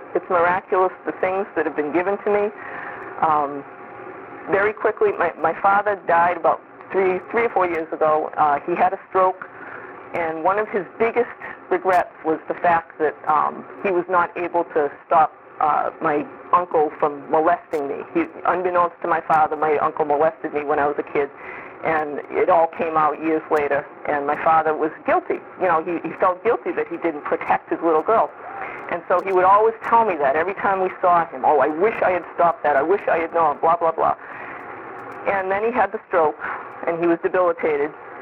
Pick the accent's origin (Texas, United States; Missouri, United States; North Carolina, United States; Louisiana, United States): Missouri, United States; I'm from Missouri, you have to show me the show me state.